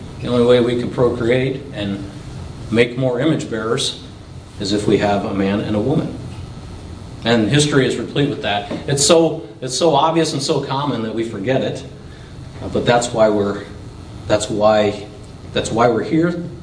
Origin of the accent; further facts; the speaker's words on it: Ohio, United States; maybe not so much in Washington, but definitely growing up in Ohio, that was not maybe not the thought. We liked our meat back there.